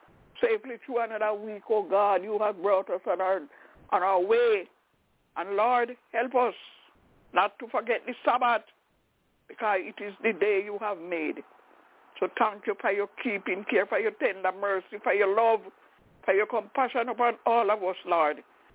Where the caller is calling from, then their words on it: Albany, New York, United States; I'm calling from Albany in New York.